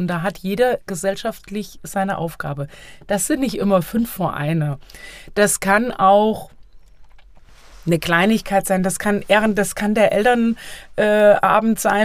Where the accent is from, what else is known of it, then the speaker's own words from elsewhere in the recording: Hesse, Germany; das Kegelspiel, was ja meine Heimat ist.